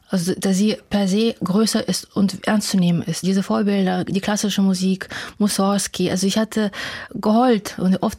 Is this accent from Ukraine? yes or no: yes; Ukraine; Ja, ich komme aus der Ukraine